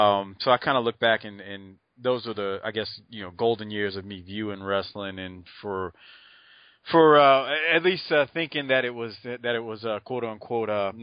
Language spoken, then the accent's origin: English; New Orleans, Louisiana, United States; I grew up in New Orleans, so it was on Sundays in New Orleans on Sunday nights.